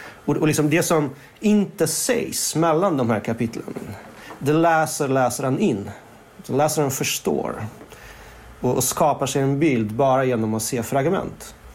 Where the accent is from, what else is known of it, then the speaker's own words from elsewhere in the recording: Sweden; Swedish is a second language; jag växte upp i Sverige, så lärde jag mig svenska, så började jag skriva på svenska.